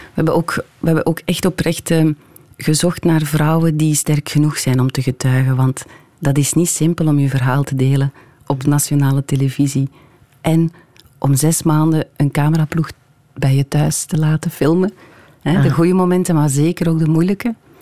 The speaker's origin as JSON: {"language": "Dutch", "town": "Hamme", "region": "Flanders", "country": "Belgium", "said": "Ja, ik ben van Hamme. Ik heb daar heel lang gewoond. En ik ga daar niet vaak terug."}